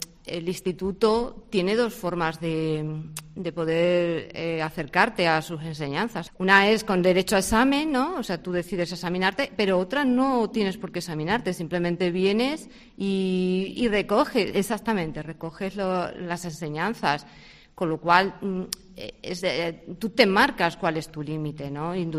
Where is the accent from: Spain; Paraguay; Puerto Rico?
Spain; Plasencia, Extremadura; me enteré de que en Plasencia, de donde soy, pues se impartían estas clases